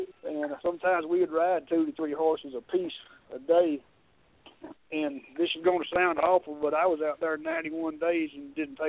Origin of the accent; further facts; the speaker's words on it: Texas, United States; Well, actually, I'm from Northeast Texas.